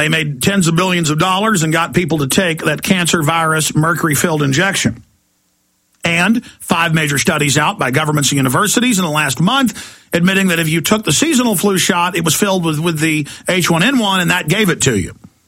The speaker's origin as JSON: {"language": "English", "town": "Dallas", "region": "Texas", "country": "United States", "tie": "born or raised there", "said": "Growing up in Dallas, and they still have them, it will say this parking garage is designated as a nuclear fallout shelter."}